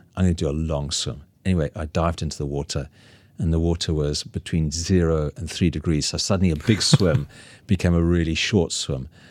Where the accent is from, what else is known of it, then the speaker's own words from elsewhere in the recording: Cape Town, Western Cape, South Africa; I saw as a young boy growing up in South Africa off Cape Town.